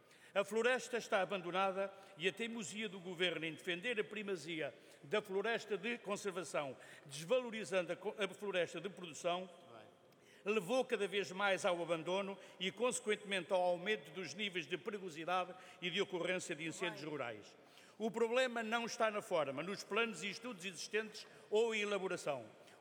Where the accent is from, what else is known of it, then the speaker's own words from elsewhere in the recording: Pedrógão Grande, Leiria, Portugal; depois dos incêndios de 2017 na região de Pedrógão Grande, a minha terra